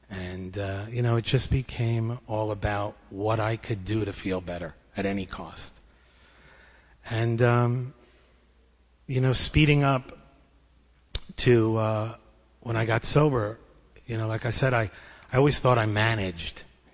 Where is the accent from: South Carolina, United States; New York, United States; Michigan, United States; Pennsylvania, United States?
New York, United States; Brooklyn; I grew up in Brooklyn, a nice Jewish baby.